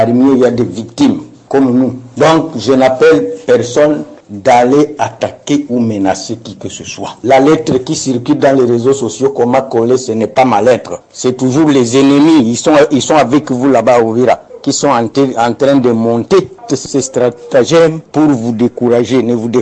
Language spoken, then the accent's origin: French; South Kivu, DR Congo; là-bas chez nous, à Fizi Ouvira, Mwenga Shabunda